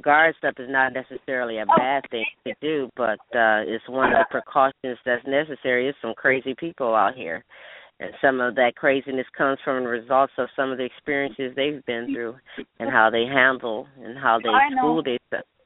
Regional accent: Toledo, Ohio, United States; now in Arlington, United States; I'm originally from Ohio, up in Toledo, Ohio.

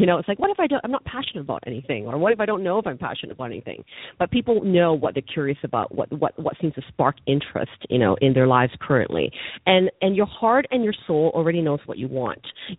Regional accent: Vancouver, British Columbia, Canada; So when I'm from Vancouver, you know, cost of living it's quite expensive there.

